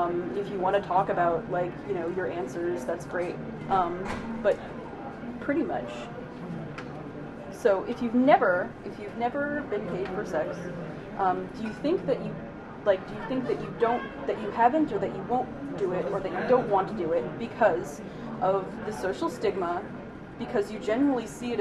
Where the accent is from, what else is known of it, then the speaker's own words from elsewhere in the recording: Boston, Massachusetts, United States; That's Katie. We're from Boston.